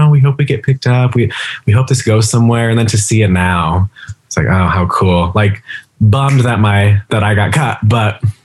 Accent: Denver, Colorado, United States; Like I grew up in Denver, and every time the national tours would come in, my grandma and I would take me to a show.

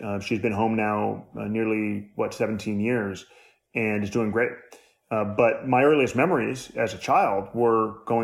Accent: New York City, New York, United States; born there; You know, I was born in New York City in 1980.

